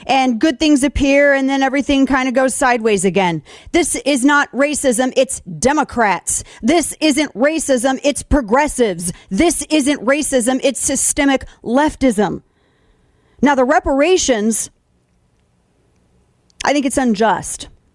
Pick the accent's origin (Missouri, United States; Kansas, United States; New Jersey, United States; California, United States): Missouri, United States; St. Louis; now in Dallas, United States; Now, as you all know, I live in Dallas, Texas. I have for about 8 years now, but my hometown is St. Louis. And for a number of years, I lived in the historic neighborhood of Benton Park.